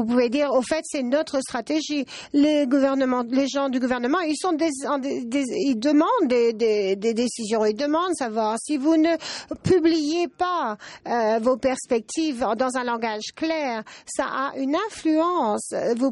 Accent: Portugal; Mais je viens du Portugal

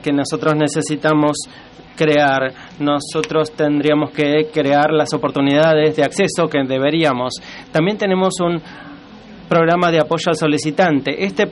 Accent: Cameroon; soy de Camerún.

